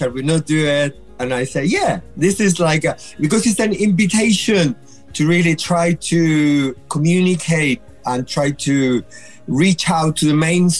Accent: Chile; English is a second language; Yeah, I'm originally from Chile, and I often describe myself as a fruit salad. So I am a mix of indigenous Mapuche, of indigenous from the north of Chile, of Italian, German, Swiss.

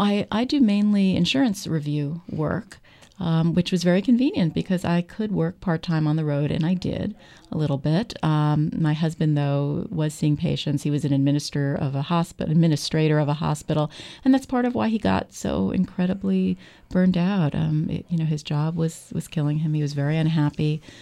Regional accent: New York, United States; I mean, I grew up in Long Island and Queens, New York, around there.

